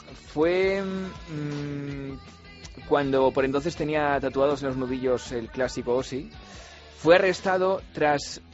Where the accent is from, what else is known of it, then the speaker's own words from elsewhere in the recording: Valladolid, Castile and León, Spain; Antiguamente también en mi tierra, en Valladolid, se celebraban